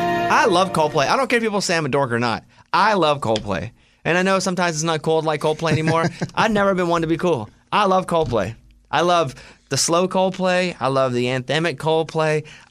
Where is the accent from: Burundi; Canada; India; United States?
United States; Arkansas; Growing up in Arkansas in the woods, ticks were just such a normal part of life.